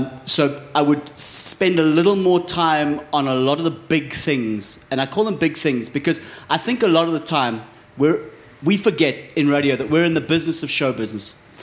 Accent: South Africa; we're not asking ourselves, as specifically as South African content creators, is this thing damn entertaining?

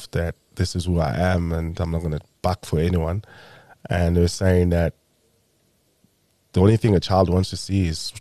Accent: Zwelitsha, Eastern Cape, South Africa; I mean, I'm from the Eastern Cape, Izwelitsha.

